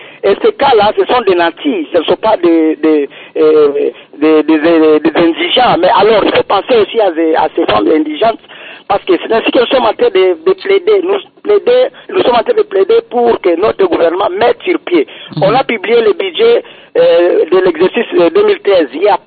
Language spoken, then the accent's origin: French; DR Congo; Chez nous, en République démocratique du Congo